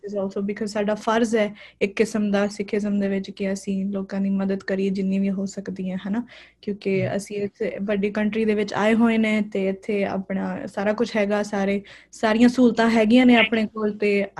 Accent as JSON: {"language": "English", "town": "Montreal", "region": "Quebec", "country": "Canada", "tie": "born or raised there", "said": "I was born and raised in Montreal."}